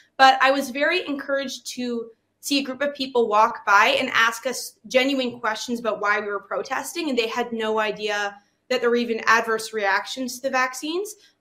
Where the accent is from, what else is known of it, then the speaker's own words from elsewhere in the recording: Winnipeg, Manitoba, Canada; I'm from Winnipeg, Manitoba. I was attending Red River College at the time when they implemented these mandates.